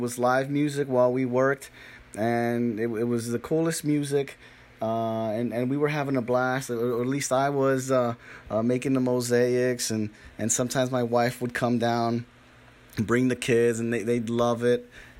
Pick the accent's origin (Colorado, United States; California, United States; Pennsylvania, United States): Pennsylvania, United States; Reading; I grew up in Reading. I went to Reading High School.